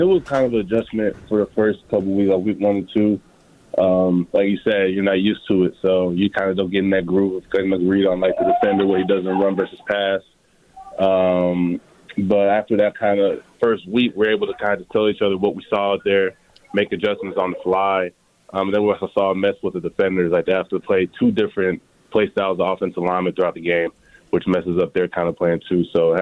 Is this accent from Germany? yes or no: yes; Germany; also born or lived in Newport News, United States; When I was born in Virginia, Newport News. But we moved straight back after I was born, so I grew up over there. Just normal in a normal apartment in a German neighborhood